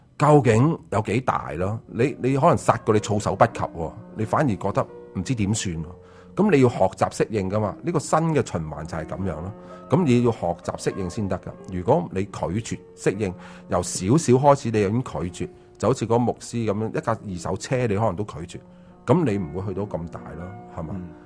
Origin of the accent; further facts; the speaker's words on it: China; 我系中国人，我梗系熟悉中国嘅嘢啦